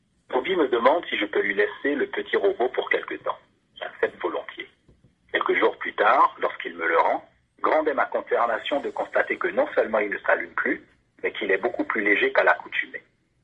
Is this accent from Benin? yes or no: yes; Benin; raconter un peu ce vécu de mon enfance au Bénin, où déjà à l'époque, dans les années 90, on recyclait sans nécessairement avoir une conscience environnementale.